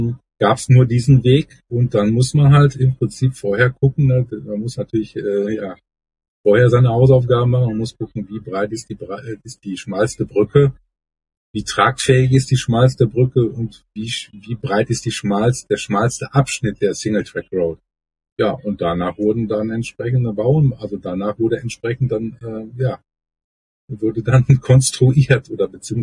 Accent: North Rhine-Westphalia, Germany; wir sagen hier so im Ruhrgebiet, wo ich herkomme

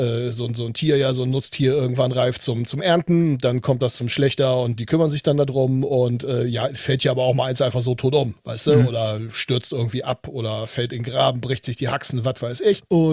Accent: Fellerfurt, Germany; ich komme hier aus einem kleinen Kaff in der Nähe von Dornheim. Fellerfurt heißt das, kennt wahrscheinlich keiner, das macht ja nichts. Ja, und ich bin da als Sohn eines Abdeckers geboren.

